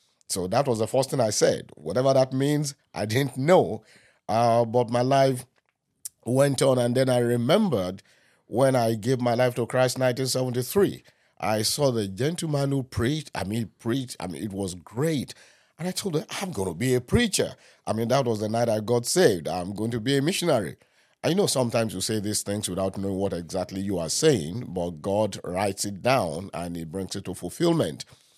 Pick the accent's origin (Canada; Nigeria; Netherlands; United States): Nigeria; accent: African; now in Philippines; So I'm an African, specifically, I'm a Nigerian. I was born in Nigeria. Some decades ago, and I grew up in Nigeria, and from there moved to the Philippines as a missionary.